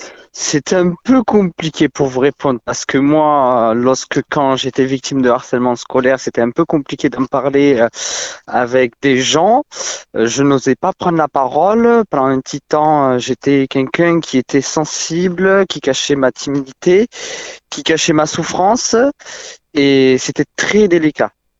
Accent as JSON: {"language": "French", "town": "Saint-Antoine-de-Bleuval", "region": "Occitanie", "country": "France", "tie": "born there", "said": "j'ai 18 ans, je suis né dans le Tarn-et-Garonne, vers Saint-Antoine-de-Bleuval."}